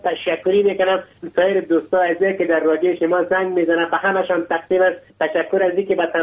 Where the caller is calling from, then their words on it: Logar, Afghanistan; ، ما یک افغان هستم، از ولایت لوکر همراه شما همکلام هستم.